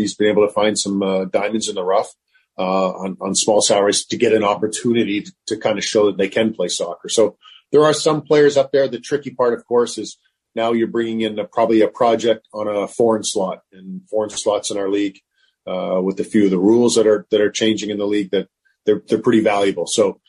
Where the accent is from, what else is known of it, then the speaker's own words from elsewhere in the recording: Canada; now in United States; And listen, I'm Canadian. It took me a while to get used to it down here too.